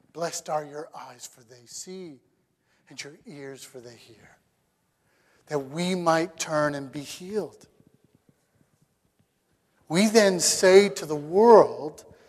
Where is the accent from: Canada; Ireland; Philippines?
Canada; And we're Canadian.